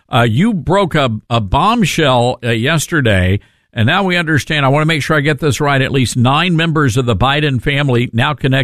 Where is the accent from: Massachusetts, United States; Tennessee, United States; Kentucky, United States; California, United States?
Tennessee, United States; Memphis; I'm born and raised in Memphis, and of course, after Fox, I moved back to my hometown.